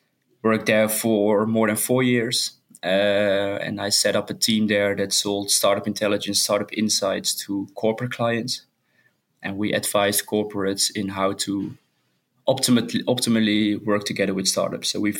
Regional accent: Netherlands; I'm born and raised in the Netherlands, currently living in Amsterdam, quite close to the stadium, actually.

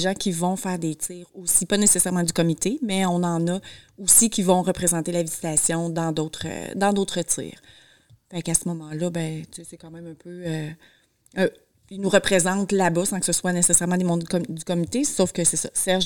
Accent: Quebec, Canada; à la base, non, je viens plus de la mer que des champs. Fait que c'est ça, je viens de la Côte-Nord. Fait que, en principe, je suis comme tombée dans la campagne, puis j'ai eu un gros coup de cœur, fait que je suis restée ici.

